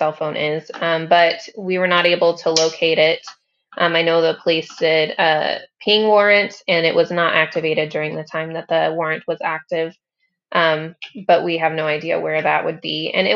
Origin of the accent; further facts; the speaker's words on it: Amarillo, Texas, United States; And then, of course, in Texas, we're from Amarillo, Texas. My mom lives in Lubbock, Texas.